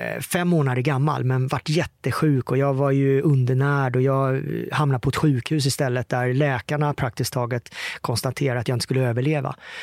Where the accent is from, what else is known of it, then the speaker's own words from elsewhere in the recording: Mörrum, Blekinge, Sweden; som 10 månader gammal, så kom jag till Sverige. Ner till Murrum i Blekinge, till mina föräldrar. Mamma Anita, pappa Björn. Och där växte jag upp.